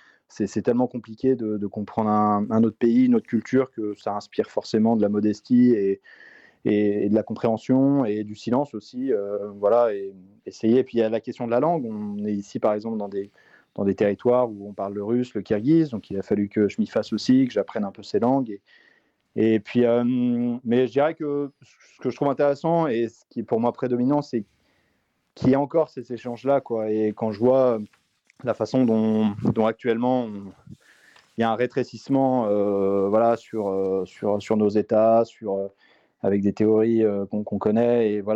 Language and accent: French; Auvergne-Rhône-Alpes, France; Il se passe entre la Sicile et ma région natale, qui est la Haute-Savoie.